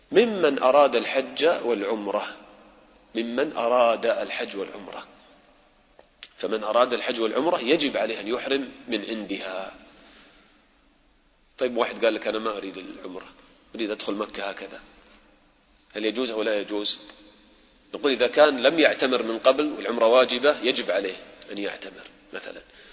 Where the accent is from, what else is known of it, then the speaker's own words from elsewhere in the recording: United Arab Emirates; يعني أنا الآن مثلا من أهل الإمارات، الميقات وين يكون؟ ميقات الإمارات من وين؟